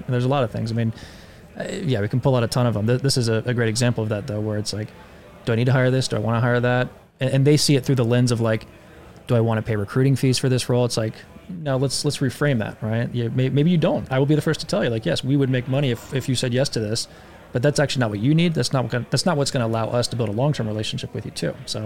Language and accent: English; the South, United States; Well, I grew up in the American South.